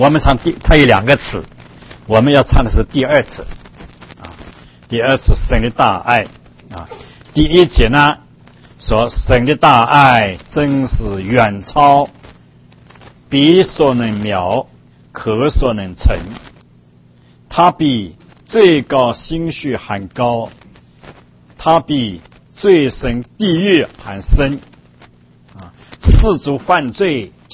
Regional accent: Zhejiang, China; also born or lived in Shanghai / Taiwan / Canada; now in United States; 我是浙江人，从浙江上海到台湾，到加拿大，到美国。

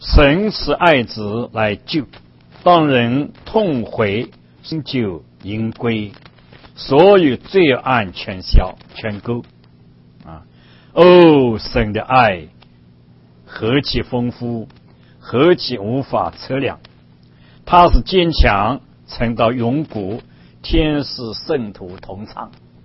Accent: Zhejiang, China; also born or lived in Shanghai / Taiwan / Canada; now in United States; 我是浙江人，从浙江上海到台湾，到加拿大，到美国。

